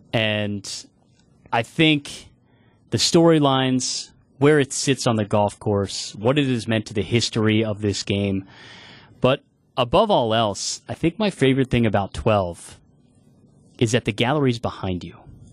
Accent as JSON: {"language": "English", "town": "Philadelphia", "region": "Pennsylvania", "country": "United States", "said": "I would also go to my roots. I'm from Philadelphia."}